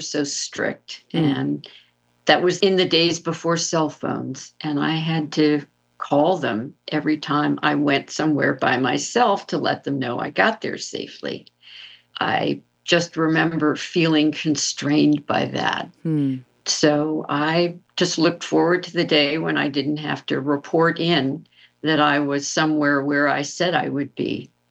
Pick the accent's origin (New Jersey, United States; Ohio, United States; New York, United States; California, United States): New York, United States; New York City; I grew up in New York City, and I looked forward to the day when I could run my life and do it my way.